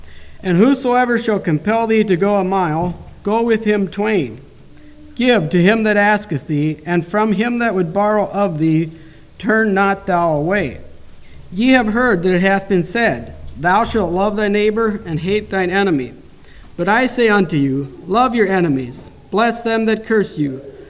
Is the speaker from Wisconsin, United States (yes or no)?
yes; Sheldon, Wisconsin, United States; I am from Sheldon, Wisconsin, which is where Wendell is from.